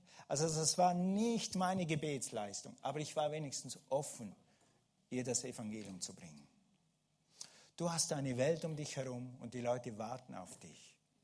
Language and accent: German; Switzerland; Und für mich als Schweizer zum Skifahren fit bist, okay?